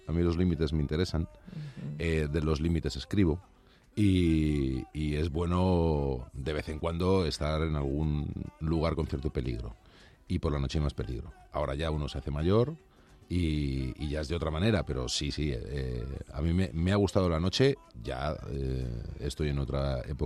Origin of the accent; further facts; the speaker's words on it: Madrid, Community of Madrid, Spain; yo soy madrileño.